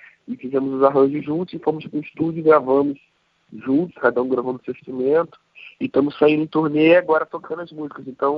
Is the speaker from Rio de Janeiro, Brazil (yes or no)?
yes; Rio de Janeiro, Brazil; sou do Rio de Janeiro, tinha voltado pro Rio de Janeiro